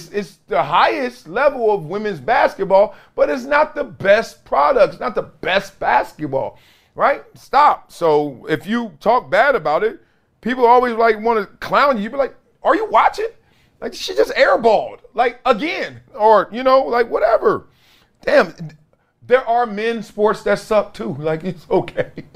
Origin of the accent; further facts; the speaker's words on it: Brooklyn, New York, United States; I'm from Brooklyn.